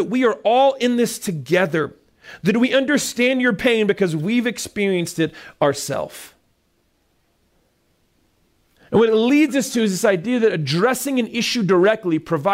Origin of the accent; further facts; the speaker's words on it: the South, United States; I grew up in the South, and we're the worst at this.